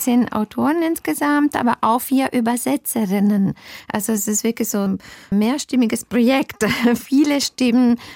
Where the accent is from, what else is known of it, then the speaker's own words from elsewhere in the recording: Italy; now in Germany; Ich bin Italienerin und Deutsche. Ich habe auch die deutsche Staatsbürgerschaft also vor vielen Jahren beantragen dürfen.